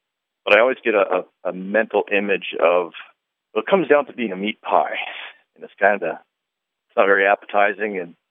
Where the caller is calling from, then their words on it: Vermont, United States; Calling from Broad Road, Vermont.